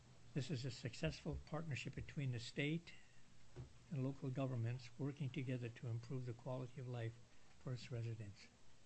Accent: King Cove, Alaska, United States; also born or lived in Cold Bay; now in Sand Point, United States; I was born and raised in King Cove, and I now live in Sand Point. I also lived in Cold Bay for 10 years

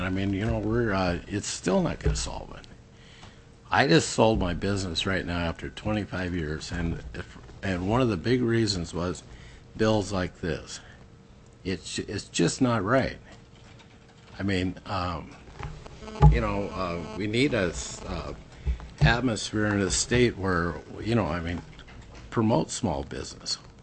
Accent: Kodiak, Alaska, United States; I'm from Kodiak. I've owned a bar and a liquor store on that island for 25 years.

